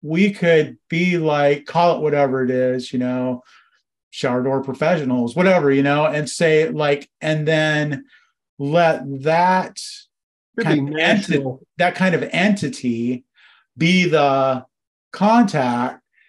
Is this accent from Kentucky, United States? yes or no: no; New Jersey, United States; New Jersey. I'm from Jersey.